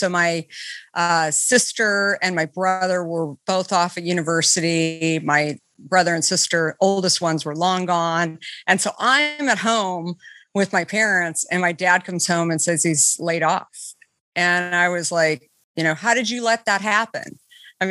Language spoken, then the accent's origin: English; Arizona, United States; because I think growing up in Arizona, the weather is so conducive to being outside.